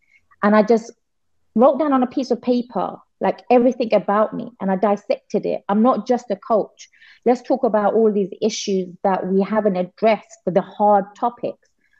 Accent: London, United Kingdom; We grew up in East London. It's like, I don't know how I can compare it, like Brooklyn maybe. You know, grew up in, it's the equivalent of hood, but not so rough.

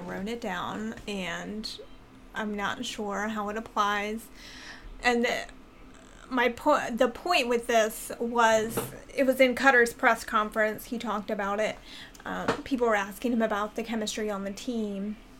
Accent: Maryland, United States; born there; I was born in Ravens country, so from a young age, I was instilled a deep disdain for the Pittsburgh Steelers.

